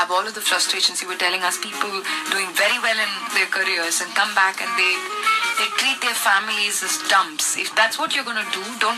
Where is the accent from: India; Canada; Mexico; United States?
India; All of this is a big part of how, as an Indian society, we've evolved, at least in the last decade or so.